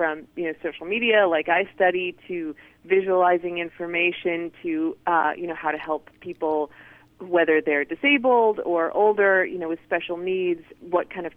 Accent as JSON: {"language": "English", "region": "Illinois", "country": "United States", "tie": "born or raised there", "moved": "as an adult", "said": "I grew up in Illinois, and I did my undergrad and my master's there, and then I came out to the University of Maryland at College Park in 2001 to do my PhD."}